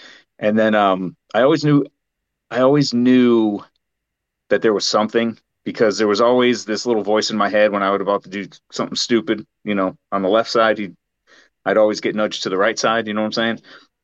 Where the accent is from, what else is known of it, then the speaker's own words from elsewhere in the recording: New England, United States; I'm from the New England area originally, and I grew up Catholic